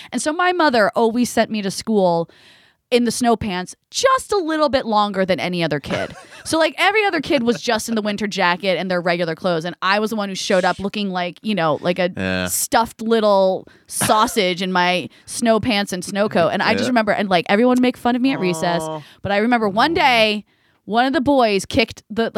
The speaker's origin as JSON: {"language": "English", "region": "New Jersey", "country": "United States", "tie": "born or raised there", "said": "because I grew up in Jersey, so we would get a lot of snow."}